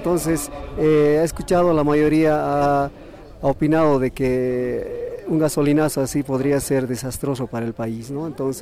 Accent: La Paz, Bolivia; soy de La Paz.

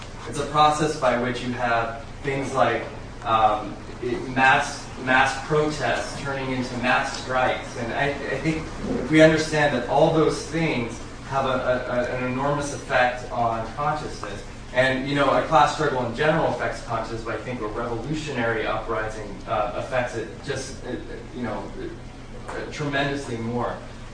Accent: San Diego, California, United States; from San Diego.

